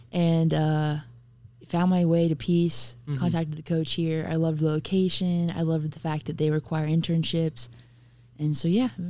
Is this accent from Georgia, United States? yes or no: yes; Georgia, United States; also born or lived in Oregon / North Carolina; Sophomore year, we moved to Oregon. Then we ended up in North Carolina. I'm from Georgia, actually.